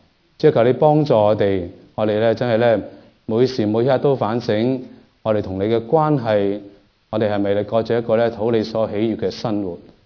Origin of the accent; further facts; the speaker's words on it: Taishan, Guangdong, China; 我都是台山人嚟嘅，我台山港海嘅。